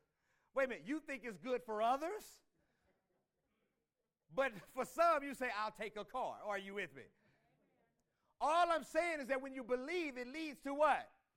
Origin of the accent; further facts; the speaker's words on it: St. Louis, Missouri, United States; in my hometown back in St. Louis, Missouri, it doesn't matter who I am here.